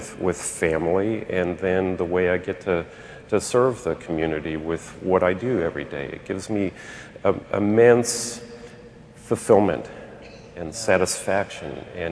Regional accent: Guatemala; I grew up in Guatemala among the Maya people.

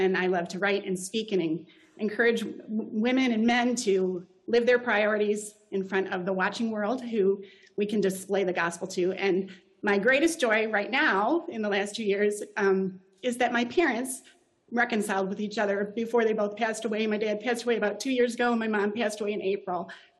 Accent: Michigan, United States; I was raised in the Midwest state of Michigan. I still live right in the middle of the mitten. We like to refer to Michigan as the mitten.

